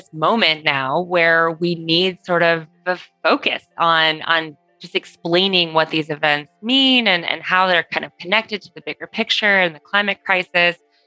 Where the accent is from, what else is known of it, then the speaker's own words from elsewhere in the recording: California, United States; But I, as you know, as a Californian, going into autumn is really when those risks start to peak anyway.